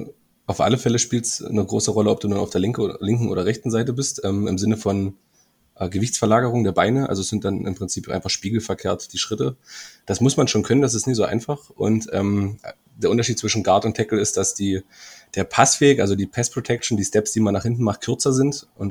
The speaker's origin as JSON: {"language": "German", "town": "Senftenberg", "region": "Brandenburg", "country": "Germany", "lives_now": "Dresden, Germany", "said": "weil ich damals noch nicht in Dresden gewohnt habe, sondern ich komme ja aus Senftenberg, beziehungsweise aus einem kleinen Dorf in der Nähe von Senftenberg."}